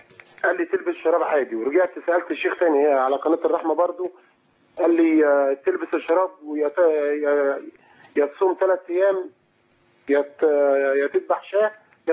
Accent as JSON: {"language": "Arabic", "country": "Egypt", "lives_now": "Jordan", "said": "أنا مصري مقيم في الأردن."}